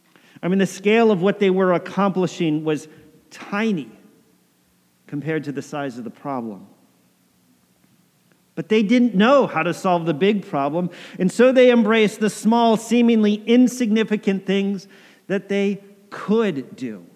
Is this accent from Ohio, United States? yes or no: no; Connecticut, United States; the pastor of the church that I grew up in Connecticut